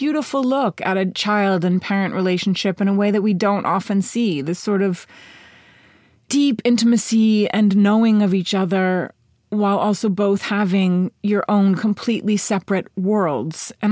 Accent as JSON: {"language": "English", "town": "Medford", "region": "Massachusetts", "country": "United States", "tie": "born or raised there", "said": "growing up outside of Boston in Medford, Massachusetts, I felt like there was a similar feel."}